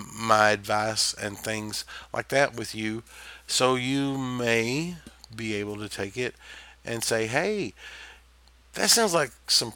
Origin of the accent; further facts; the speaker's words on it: the South, United States; accent: Southern; I was raised the old-fashioned way. I'm a Southern boy, and I don't know if you can tell or not by my accent, but I am definitely a hillbilly through and through, 100%